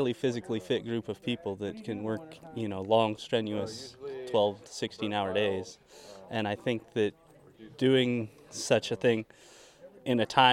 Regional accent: Mariposa, California, United States; I'm from Mariposa.

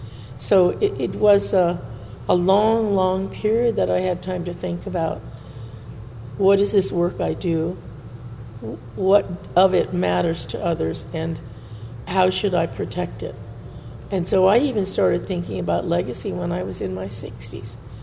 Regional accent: United States; I mean, I always claim being Chicana, and sometimes people say, why do you use that word?

